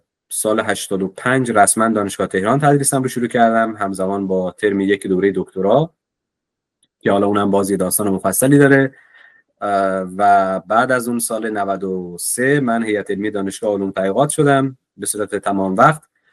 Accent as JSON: {"language": "Persian", "town": "Shiraz", "region": "Fars", "country": "Iran", "tie": "born or raised there", "said": "من اهل شیرازم، متولد سال 60، تیر ماه 60، و دوران تحصیلم رو در استان فارس سپری کردم. در دبیرستانی در شیراز تحت عنوان دبیرستان ملا صدرا دبیرستان رو سپری کردم و بعدش برای تحصیل لیسانس رفتم بندرعباس"}